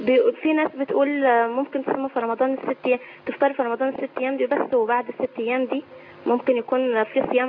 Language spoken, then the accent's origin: Arabic; Egypt; أنا اسمي من مصر.